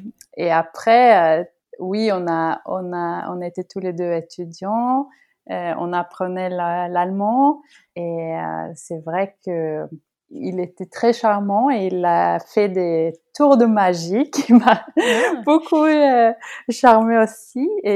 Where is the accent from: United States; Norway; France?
Norway; Oslo; Oui, d'Oslo. Oui, c'est plus grand, on est plus anonyme